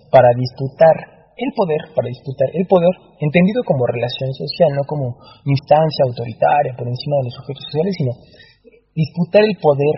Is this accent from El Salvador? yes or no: no; Mexico